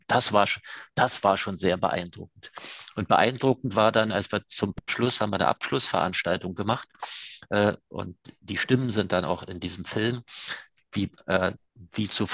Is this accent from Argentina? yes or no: no; Switzerland; Ja, als Schweizer darf man das so sagen.